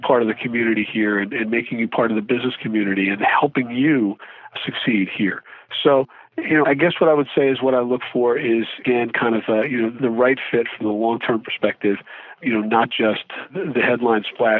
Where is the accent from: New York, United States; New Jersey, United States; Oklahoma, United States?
New Jersey, United States; Well, I'll start off by citing my home state of New Jersey.